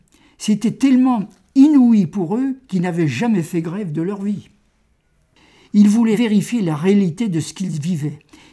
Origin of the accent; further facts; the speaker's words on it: Nouvelle-Aquitaine, France; Comme je suis du Limousin, là, près du plateau de Mille Vaches, je me considère comme très très profond.